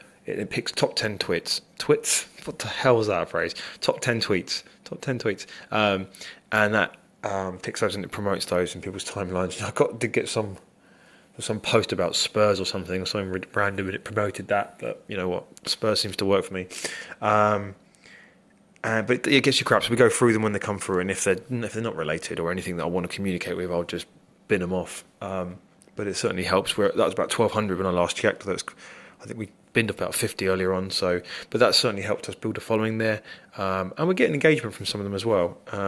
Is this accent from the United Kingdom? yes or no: yes; United Kingdom; So think, okay, I'm British, why not try and get translated into Polish, Russian, Hungarian, Austrian, whatever.